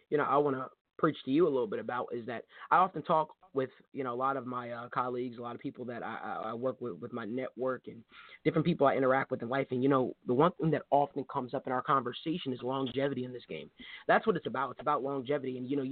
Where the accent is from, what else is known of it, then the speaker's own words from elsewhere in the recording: New Jersey, United States; Being from North Jersey, I know what you're referring to.